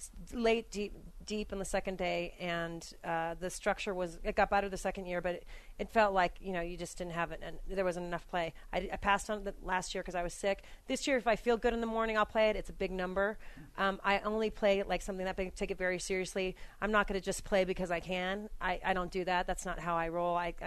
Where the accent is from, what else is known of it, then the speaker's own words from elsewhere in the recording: Atlanta, Georgia, United States; So I've been playing for so long and born and raised in Atlanta, playing at the Commerce, which is the circus land.